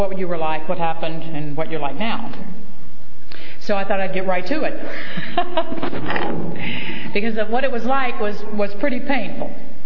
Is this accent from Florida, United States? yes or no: no; Arkansas, United States; But I'm from Arkansas. That's where I was born.